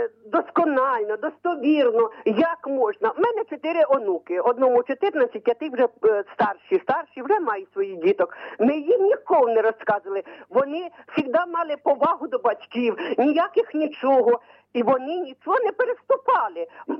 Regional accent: Kyiv, Ukraine; Мені 67 років, я з Києва.

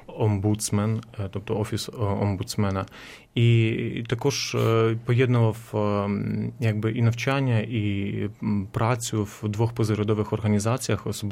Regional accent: Zhytomyr, Zhytomyr Oblast, Ukraine; я походжу з Житомира, і Житомир має таку певну славу католицької церкви. в Україні.

